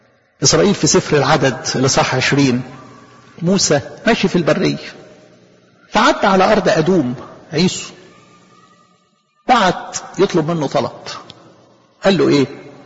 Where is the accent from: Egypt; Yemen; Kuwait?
Egypt; يعني طبعا اعتز جدا ان انا مصري